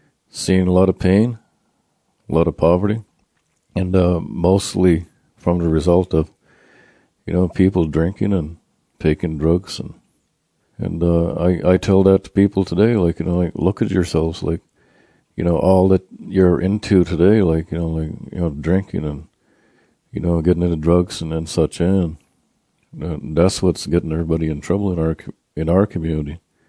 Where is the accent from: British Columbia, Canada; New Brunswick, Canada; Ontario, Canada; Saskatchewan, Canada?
New Brunswick, Canada; Eel Ground; I'm from the community of Eel Ground, and I'm from the Mi'kmaq tribe. Eel Ground is a small community located on the banks of the famous Miramichi River in New Brunswick, Canada.